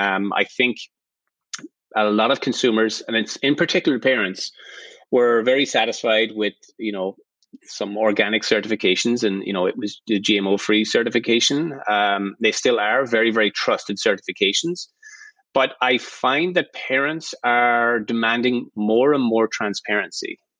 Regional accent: Ireland; I was raised in Ireland

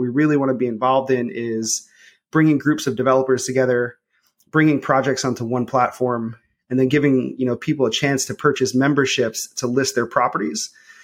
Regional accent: New York City, New York, United States; I grew up in New York City.

